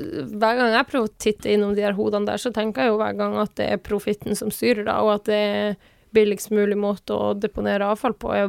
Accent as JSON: {"language": "Norwegian", "town": "Tana", "region": "Finnmark", "country": "Norway", "said": "Rastgeisa i Tana, da, der jeg er fra, er jo et av de høyeste fjellene vi har"}